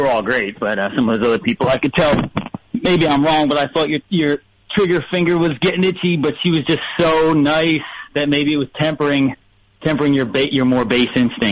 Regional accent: Philadelphia, Pennsylvania, United States; now in Southern California, United States; Northeast Philly, living in Southern California.

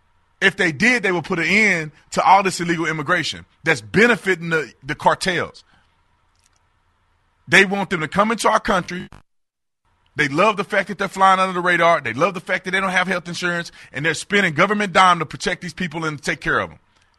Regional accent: Eastwood, Texas, United States; I grew up in Eastwood, Texas, a part of my life, not of my whole life. Gunshots every night.

